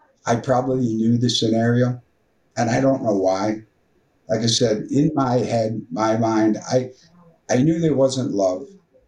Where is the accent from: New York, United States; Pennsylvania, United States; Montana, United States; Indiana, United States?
New York, United States; as a young kid growing up on Long Island, having plenty to do, I had blinders on.